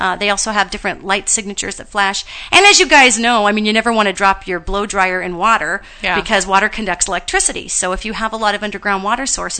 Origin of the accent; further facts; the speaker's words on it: Montana, United States; moved away as an adult; now in Los Angeles, United States; 6 years, which I have not lost a lot of my Montana vernacular.